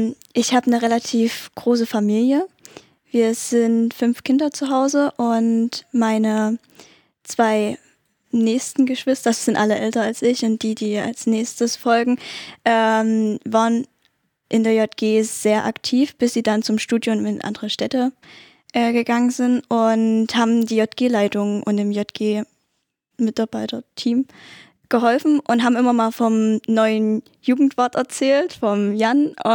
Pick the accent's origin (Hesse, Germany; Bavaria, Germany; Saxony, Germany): Saxony, Germany; Bernsdorf; Wir kommen aus Bernsdorf. Das ist das schönste Dorf überhaupt